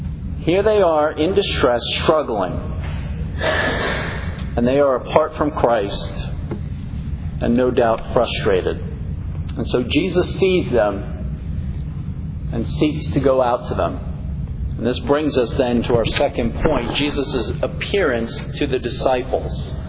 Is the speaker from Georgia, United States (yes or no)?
no; New York City, New York, United States; Now, in my section of where I grew up in New York City, it tended to be pretty windy because we were on what was known as Pelham Bay.